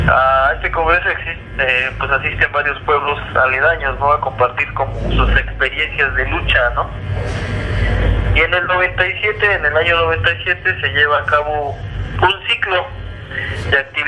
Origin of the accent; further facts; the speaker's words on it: Oaxaca, Mexico; Pertenezco a la comunidad de los Xochitlán de Flores Magón. Y a su vez pertenecemos al grupo indígena Mazateco, que está ubicado en el noroeste del estado de Oaxaca.